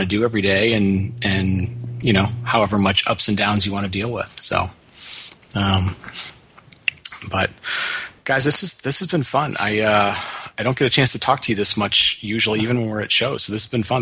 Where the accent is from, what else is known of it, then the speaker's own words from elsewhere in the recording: Midwest, United States; I mean, I grew up in the Midwest. I grew up to, you know, a bunch of, you know, my family were factory workers and sort of, you know, blue collar workers.